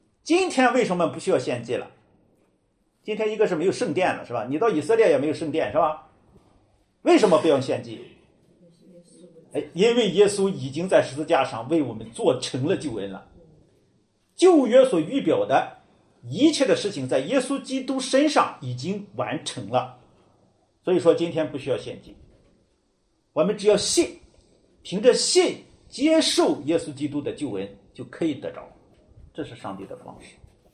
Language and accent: Chinese; China; 尤其我们中国人，你称耶稣为主，这个很奇怪的，是吧？